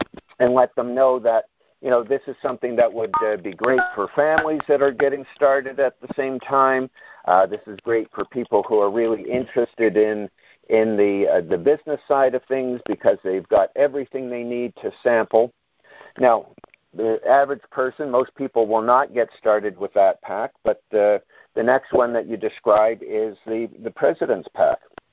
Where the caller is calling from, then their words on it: Peterborough, Ontario, Canada; I am calling in from Peterborough, Ontario